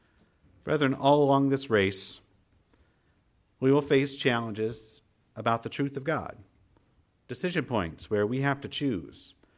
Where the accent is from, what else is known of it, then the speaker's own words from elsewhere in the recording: Kentucky, United States; I was from Kentucky.